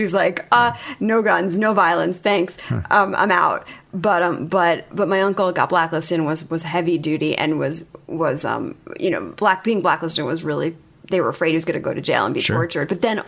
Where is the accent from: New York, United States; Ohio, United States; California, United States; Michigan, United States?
New York, United States; Yeah, North Shore of Long Island. My mother actually is from Brazil.